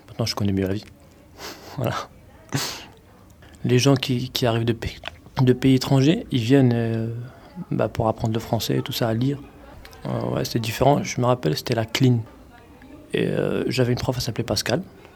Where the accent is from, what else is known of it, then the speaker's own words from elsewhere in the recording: Algeria; suis algérien, et chez moi, c'est des Algériens, on parle algérien. On me dit, là-bas, on me dit que je suis un français, et ici, on me dit que je suis un arabe.